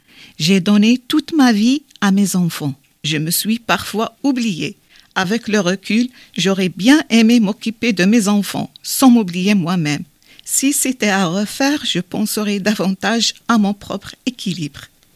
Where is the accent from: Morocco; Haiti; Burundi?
Morocco; now in France; je viens du Maroc. Quand je suis arrivée en France